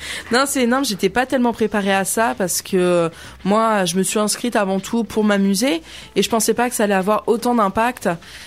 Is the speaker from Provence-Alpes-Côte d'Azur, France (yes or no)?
no; Paris, Île-de-France, France; j'adore Paris, je suis amoureuse de Paris parce que je viens de là-bas à la base. Je suis pas native de La Roche